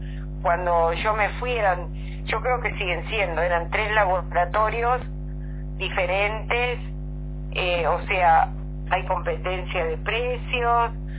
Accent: Mexico; por el momento estoy aquí quietita en mi país.

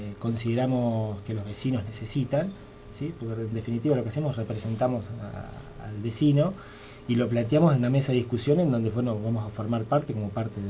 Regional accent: Empalme, Argentina; Yo, por ejemplo, como soy de Empalme, me muevo más en el plano de, bueno, a ver qué podemos hacer para acá

